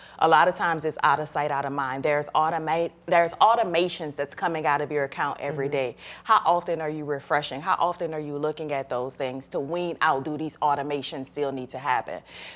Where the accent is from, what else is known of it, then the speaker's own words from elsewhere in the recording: Louisiana, United States; I'm from Louisiana, born and raised, and that's who we are, right?